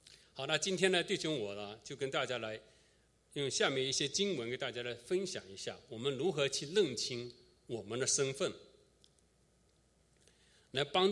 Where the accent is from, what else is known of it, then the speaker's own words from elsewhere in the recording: China; moved away as an adult; now in United States; 福州口音，我讲的是客家话，所以他们常常对我是哪里人也是有怀疑。后来我到美国来工作，我也不懂为什么，可能是我的肤色缘故，很多人不认为我是大陆人，老是把我当成是东南亚国家的人，可能这样跟我讲英语的口音也是有关系。